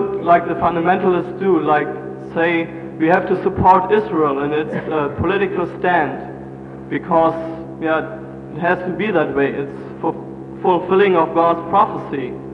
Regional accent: Germany; English is a second language; Okay, my hometown in Germany is 20 miles from the Iron Curtain, and I'm fortunate to live on the west side.

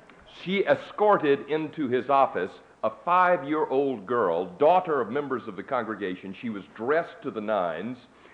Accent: Atlanta, Georgia, United States; I was back in my hometown of Atlanta, Georgia, to visit my aging parents

